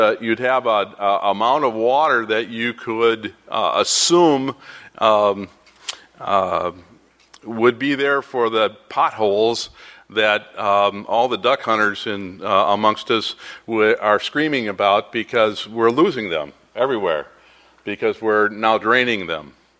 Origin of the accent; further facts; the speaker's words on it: Michigan, United States; I grew up in Michigan. I grew up on spring-fed lakes and eutrophying lakes as well